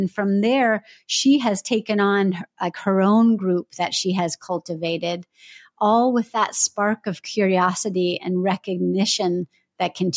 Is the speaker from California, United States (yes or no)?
yes; California, United States; I'm from California, helpful for me, maybe helpful for anyone, I don't know.